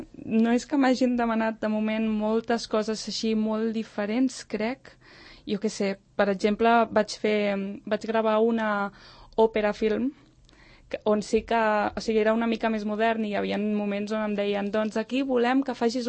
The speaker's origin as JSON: {"language": "Catalan", "town": "Lumbreras de Cameros", "region": "La Rioja", "country": "Spain", "said": "Però generalment ho faig molt a La Rioja, al meu poble, que es diu Lumbreras de Cameros."}